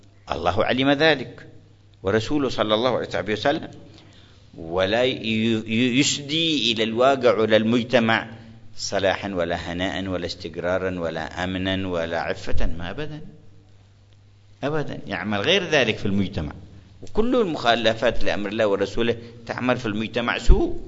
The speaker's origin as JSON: {"language": "Arabic", "region": "Hadhramaut", "country": "Yemen", "said": "وجدنا بعض الجامعات عندنا في حضرموت"}